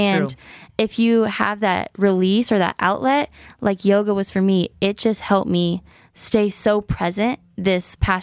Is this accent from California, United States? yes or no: yes; Watsonville, California, United States; So I am from Watsonville, California. It's near Santa Cruz. Okay. I grew up a Raider fan.